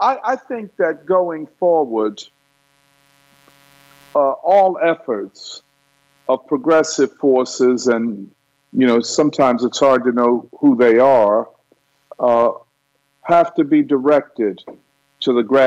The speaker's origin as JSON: {"language": "English", "town": "Philadelphia", "region": "Pennsylvania", "country": "United States", "said": "I'm a Philadelphian, and we have a lot to straighten out in this city."}